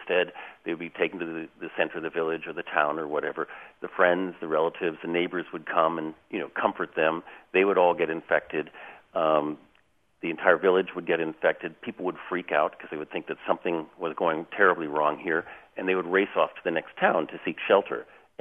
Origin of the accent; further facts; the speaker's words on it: Pacific Northwest, United States; I was raised in the Pacific Northwest